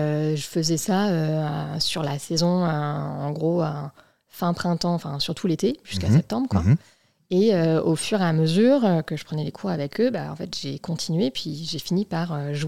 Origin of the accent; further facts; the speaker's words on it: Centre-Val de Loire, France; Alors moi, je suis de la région centre, je suis genre du milieu de la diagonale du vide. Non mais vraiment, hein, genre je viens de au-dessus de la Creuse